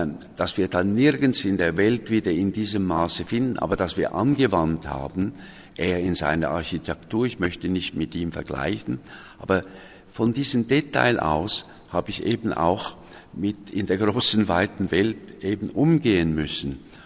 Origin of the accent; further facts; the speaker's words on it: Zurich, Switzerland; ein Bauernbub aus Bern, also durch meinen Großvater, ich bin in Zürich aufgewachsen